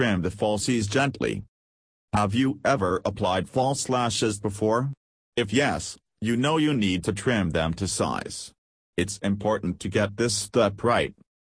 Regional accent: California, United States; from California and USA.

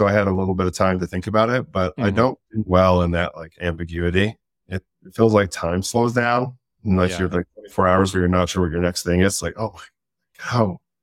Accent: Salt Lake City, Utah, United States; I grew up in Salt Lake, one brother.

